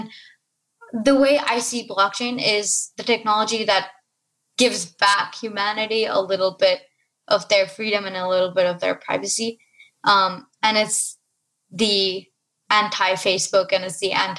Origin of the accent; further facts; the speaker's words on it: Oman; also born or lived in India; I was born in Oman and grew up... I was born in India, but grew up in the Middle East in Oman.